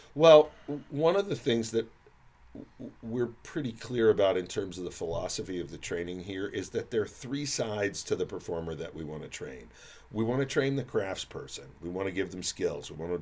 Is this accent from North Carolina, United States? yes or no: no; California, United States; now in Oklahoma, United States; I'm a coast guy. You know, like I said, I grew up in California before I came to Oklahoma.